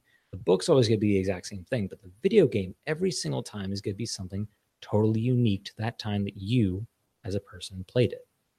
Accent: Los Angeles, California, United States; So like I grew up in Los Angeles. I grew up surrounded by like the film industry.

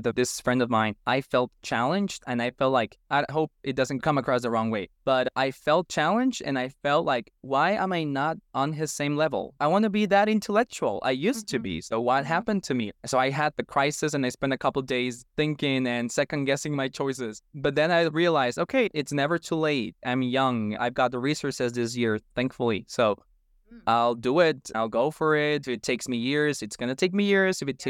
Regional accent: Guatemala; I'm from Guatemala. I'm 27 years old.

